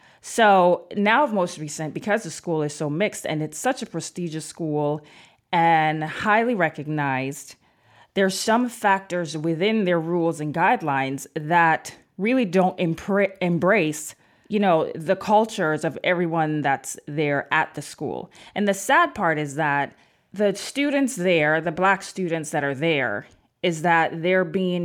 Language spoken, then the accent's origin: English; Jamaica; So I went to Catholic school when I was younger in Jamaica, and we had whites, Asian, black, Indian students.